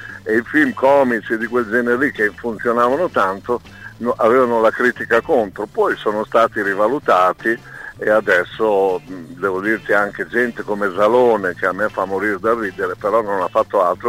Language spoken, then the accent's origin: Italian; Bologna, Emilia-Romagna, Italy; essendo bolognese, sono molto sportivo